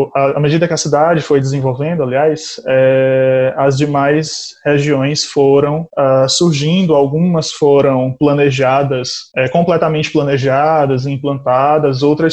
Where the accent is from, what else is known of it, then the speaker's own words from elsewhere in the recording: Teresina, Piauí, Brazil; moved away as an adult; now in Brasília, Brazil; Eu sou natural de Teresina, né, capital do Piauí, e me mudei para Brasília há 3 anos para fazer mestrado.